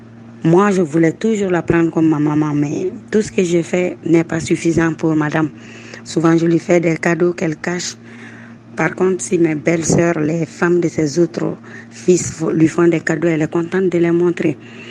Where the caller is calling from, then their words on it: Bamako, Mali; de Bamako. J'ai 45 ans. Je suis mariée depuis plus de 20 ans.